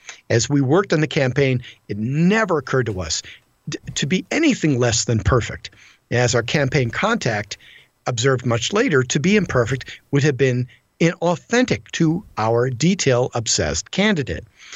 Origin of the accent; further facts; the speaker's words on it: Rust Belt, United States; now in New York, United States; Growing up in the Rust Belt, I grew up in the Rust Belt, just like Michael Moore, well, him.